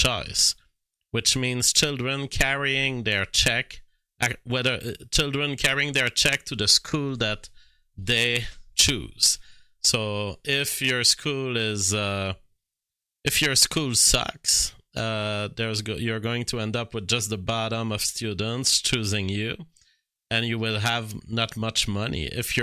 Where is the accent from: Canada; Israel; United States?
Canada; But as a Canadian creator, I must fight back.